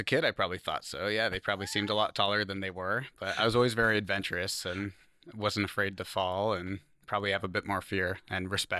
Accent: Seaside, Oregon, United States; I was born in Seaside at Providence and grew up here. Spent my whole life until I was 18. I graduated from Seaside High School and grew up in the Gearhart area, all in Clatsop County.

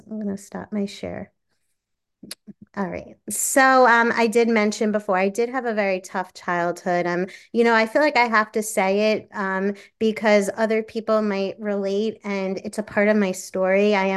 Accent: New York, United States; from New York.

